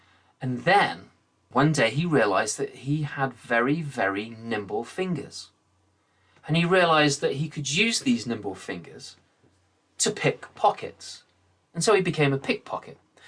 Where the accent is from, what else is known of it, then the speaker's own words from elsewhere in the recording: England, United Kingdom; because I think I should tell an English story as an Englishman.